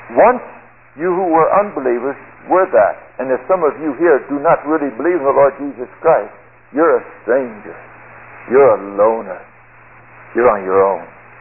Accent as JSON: {"language": "English", "region": "California", "country": "United States", "tie": "born or raised there", "said": "I grew up there in California."}